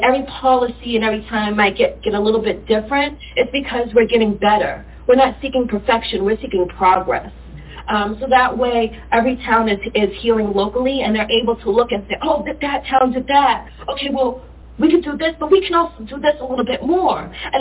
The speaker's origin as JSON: {"language": "English", "town": "Boston", "region": "Massachusetts", "country": "United States", "tie": "born or raised there", "said": "I grew up in Boston. I have friends in South Shore."}